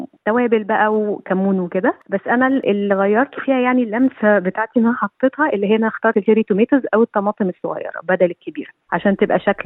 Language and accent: Arabic; Egypt; عن طفولتي مثلا في مصر